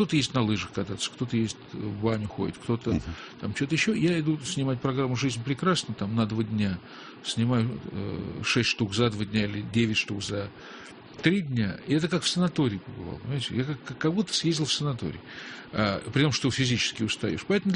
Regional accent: Kyrgyzstan; born there; also born or lived in Russia; я родился в России, то есть я родился в Киргизии.

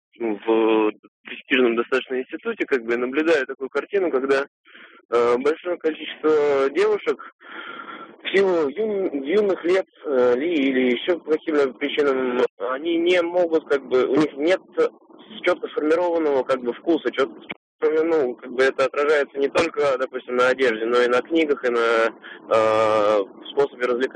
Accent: Moscow, Russia; студент из Москвы.

